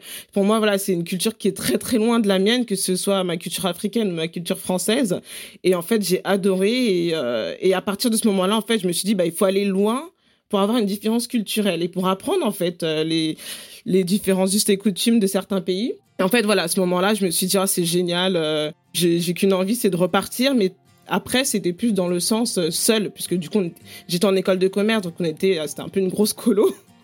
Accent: Paris, Île-de-France, France; j'ai 33 ans et voilà. Je suis née, j'ai grandi à Paris et en banlieue parisienne

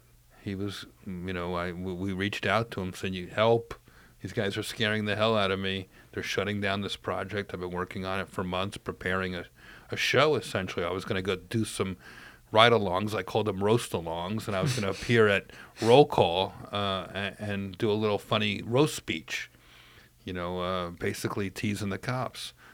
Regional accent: Newark, New Jersey, United States; I grew up in Newark

